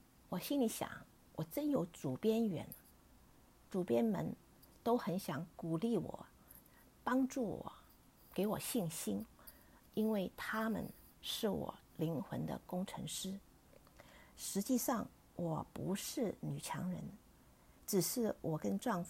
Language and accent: Chinese; Hong Kong; 我小时候在香港，不知人间疾苦，拥有无忧无虑的童年。虽然是独生女，可是我并不觉得孤单。